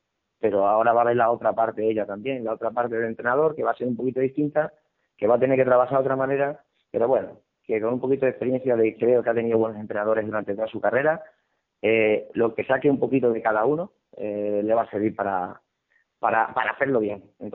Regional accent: Extremadura, Spain; pero que yo soy de Extremadura, que estoy a 1000 kilómetros de mi casa

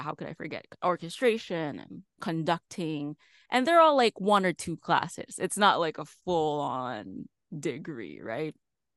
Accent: Philippines; moved away as an adult; now in United States; so I'm from the Philippines originally. So I started there. I started as a freelancing composer in the Philippines.

